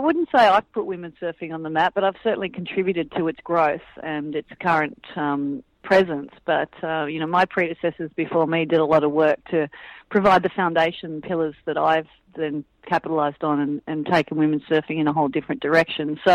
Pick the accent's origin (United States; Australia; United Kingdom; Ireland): Australia; Manly, New South Wales; So growing up in Manly and encountering hostility and challenges and threats